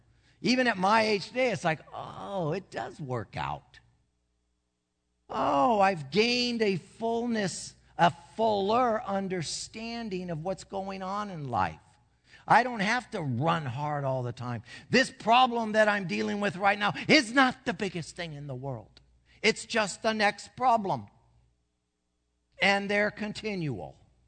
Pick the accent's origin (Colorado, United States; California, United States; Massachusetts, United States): California, United States; Santa Ana; I grew up in Santa Ana.